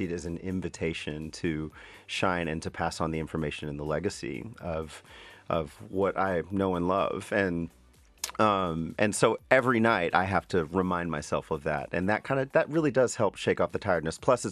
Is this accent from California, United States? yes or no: yes; Los Angeles, California, United States; I grew up in Los Angeles, so